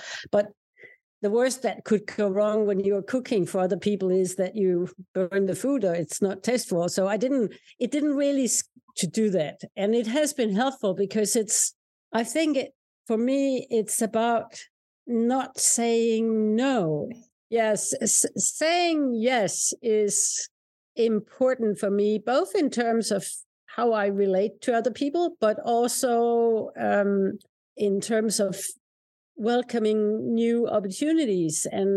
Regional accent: Denmark; English is a second language; now in Norway; I'm from Denmark, and I just grew up in a family with a mother who was a nurse and a father who was an accountant.

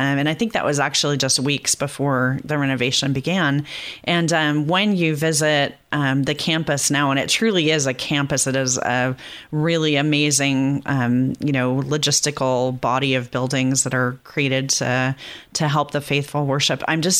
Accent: California, United States; now in Los Angeles, United States; I live in the Archdiocese of Los Angeles, but I grew up in the Diocese of Orange and remember Reverend Schuller at the drive-in not far from my home as a girl.

